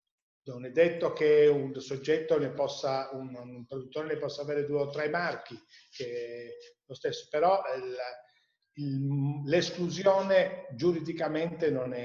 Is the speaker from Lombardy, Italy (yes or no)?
yes; Milan, Lombardy, Italy; Io sono di Milano, seguo le regole, diciamo, milanesi della kasherut